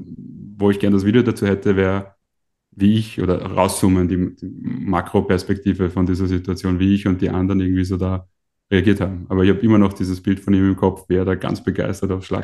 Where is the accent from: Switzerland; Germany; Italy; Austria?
Austria; Vienna; wobei man als Wiener ja auch eine Leidenschaft für schlechten Kaffee entwickeln kann.